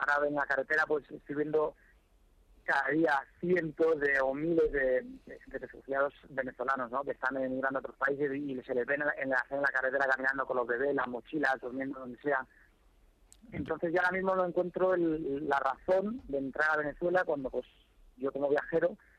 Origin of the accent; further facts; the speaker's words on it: Spain; hablando portugués, siendo español, en Sudamérica